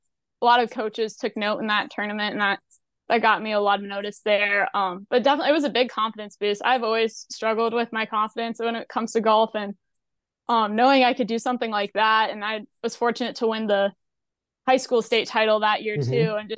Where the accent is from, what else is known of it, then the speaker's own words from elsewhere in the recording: West Des Moines, Iowa, United States; Yeah, so I'm from West Des Moines. Grew up playing junior golf in Iowa, played a lot of Iowa PGA events and the IGA juniors growing up.